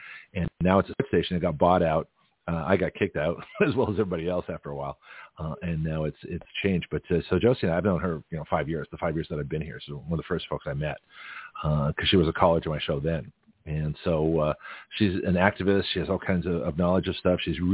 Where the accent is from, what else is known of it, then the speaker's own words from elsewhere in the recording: Canada; born there; We had a truly international show because I'm Canadian by birth.